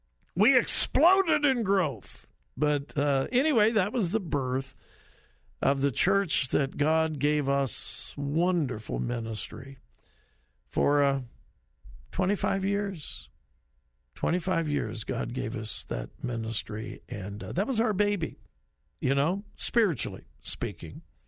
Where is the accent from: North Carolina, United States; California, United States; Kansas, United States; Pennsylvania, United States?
Kansas, United States; Wichita; moved away as an adult; now in Westerville, United States; Joy and I came from Wichita, Kansas to Westerville, Ohio. We moved here on March 12, 1976.